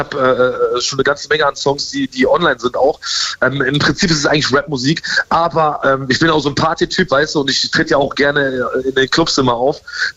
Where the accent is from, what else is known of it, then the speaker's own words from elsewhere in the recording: Aachen, North Rhine-Westphalia, Germany; Ich komme aus Aachen.